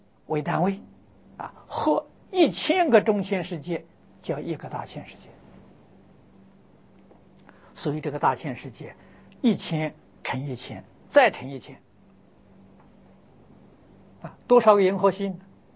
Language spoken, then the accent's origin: Chinese; China; 我们中国人讲黄极啊